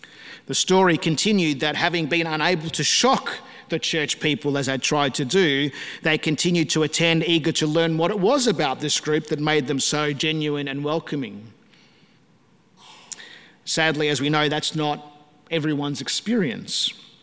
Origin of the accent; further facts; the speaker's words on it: Melbourne, Victoria, Australia; he put it on my heart to come back to Melbourne, to my hometown and to my home church where I came to faith, the church that my parents were still worshipping at.